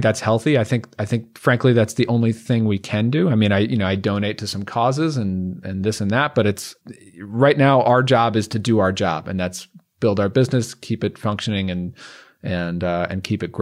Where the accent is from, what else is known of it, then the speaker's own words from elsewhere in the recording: New York, United States; especially in New York, which I'm from New York and I feel it just like everybody else